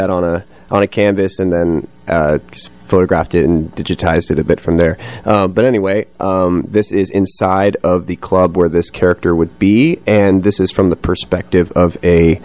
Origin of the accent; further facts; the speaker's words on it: Durham, United States; We're from Durham, and you know, we like rock and roll.